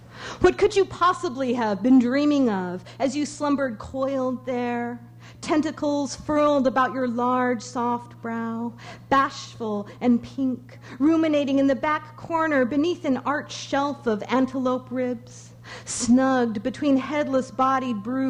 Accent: Laramie, Wyoming, United States; growing up in Laramie, Wyoming, where the winters were sometimes very severe

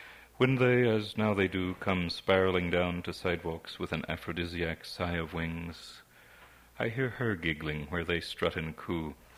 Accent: Oklahoma, United States; I come from Oklahoma, as people get sick of hearing, and I'm never far from there, I think, what I write.

